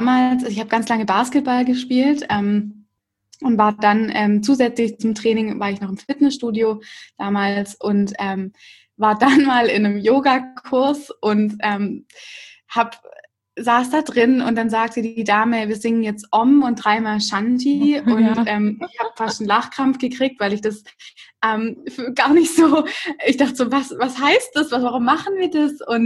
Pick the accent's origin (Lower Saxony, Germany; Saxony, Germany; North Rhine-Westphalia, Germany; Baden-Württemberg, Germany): Baden-Württemberg, Germany; Ich komme eigentlich aus der Umgebung von Stuttgart, aber bin vor 5 Jahren reingezogen in die Stadt